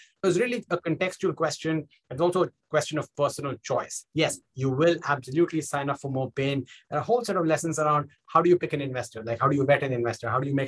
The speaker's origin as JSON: {"language": "English", "country": "India", "tie": "born or raised there", "moved": "as an adult", "lives_now": "United States", "said": "So, I'm obviously now here in the US and I grew up in India. I came here about 10, 11 years ago in my late 20s."}